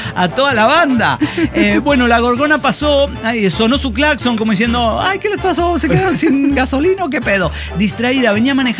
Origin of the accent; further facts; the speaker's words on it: Guadalajara, Jalisco, Mexico; yo soy de Guadalajara, estas cosas no pasan